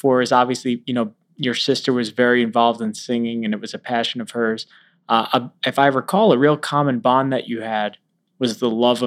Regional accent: New York, United States; I grew up in Long Island in Manhattan.

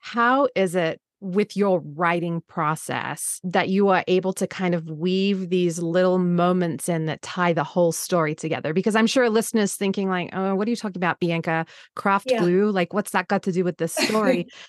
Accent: Australia; being Australian, any friends with younger children, they laugh at the way I say this word

